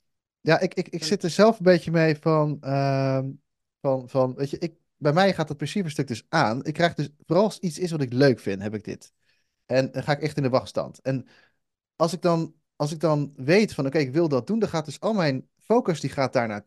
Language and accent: Dutch; Netherlands; Ik bedoel, ik kom uit Nederland.